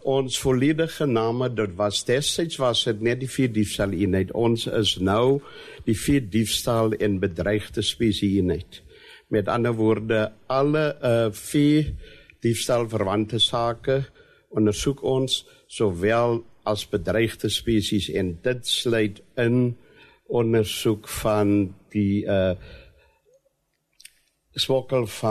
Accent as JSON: {"language": "Afrikaans", "town": "Okiep", "region": "Northern Cape", "country": "South Africa", "tie": "born or raised there", "said": "ek is gebore in Oukiep, opgegroei in Oukiep, gematrikuleer by destydse Berse Hoërskool"}